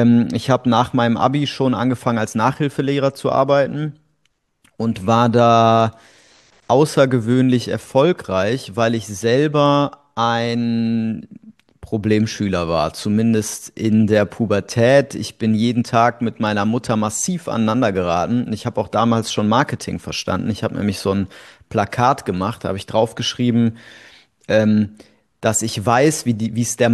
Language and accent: German; Bonn, North Rhine-Westphalia, Germany; Naja, also ich komme aus Bonn, aus dem Rheinland.